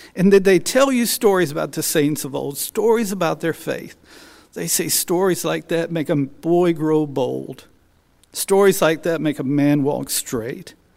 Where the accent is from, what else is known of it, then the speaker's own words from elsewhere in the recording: United States; Back in the 80s, which is still, in my estimation, one of the best decades to have ever grown up as an American.